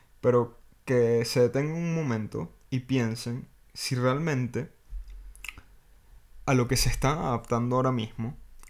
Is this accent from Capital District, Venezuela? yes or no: yes; Caracas, Capital District, Venezuela; accent: Caracas; moved away; Y por alguna razón la gente espera que yo, siendo caraqueño, hable caraqueño cifrino. Y no, no es así. A veces sí que se me sale el caraqueño cifrino